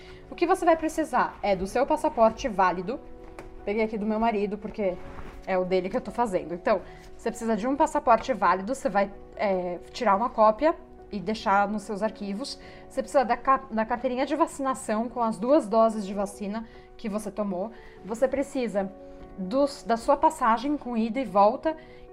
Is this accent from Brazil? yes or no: no; France; Portuguese is a second language; No caso, eu não tenho que fazer isso porque eu sou francesa, né?